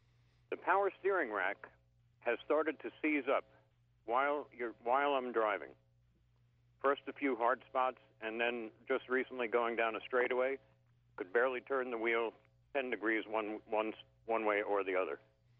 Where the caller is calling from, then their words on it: Greenfield Park, New York, United States; I'm calling from Greenfield Park down in Sullivan County.